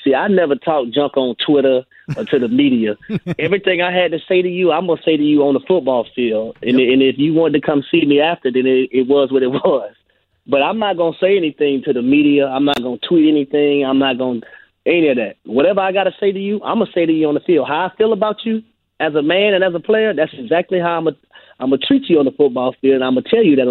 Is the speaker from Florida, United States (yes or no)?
no; Atlanta, Georgia, United States; And I played there in Atlanta, and I grew up in Atlanta.